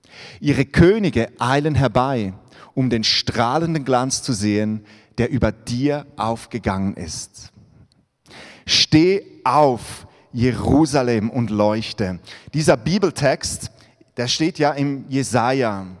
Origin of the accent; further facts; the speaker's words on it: Switzerland; now in Hamburg, Germany; Meine Frau und ich, wir kommen ja ursprünglich aus der Schweiz. Jetzt mittlerweile leben wir im hohen Norden, in Hamburg.